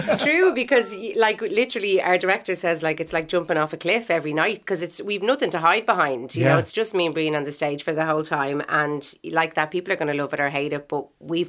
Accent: Dublin, Leinster, Ireland; I'm from Dublin.

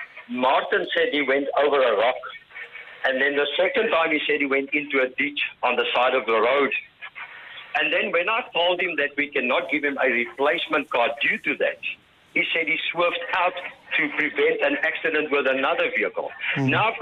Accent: South Africa; No, I'm from South Africa.

